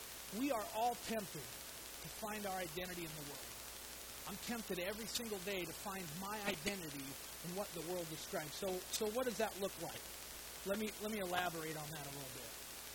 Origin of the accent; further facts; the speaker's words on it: Oregon, United States; also born or lived in Texas; I was born in Texas, but I grew up in Oregon. I've lived virtually my whole life on the West Coast.